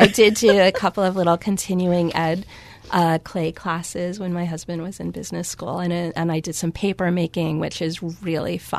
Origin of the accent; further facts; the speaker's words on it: Washington, District of Columbia, United States; I grew up in the Washington, D.C. area, mm-hmm. going to the Smithsonian and the Phillips Collection